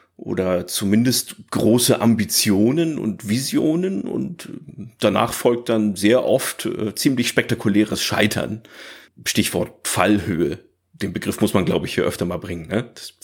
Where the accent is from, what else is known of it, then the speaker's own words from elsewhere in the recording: Northern Germany, Germany; Ich bin halt aufgewachsen hier in Norddeutschland, vielleicht hört man das ein bisschen.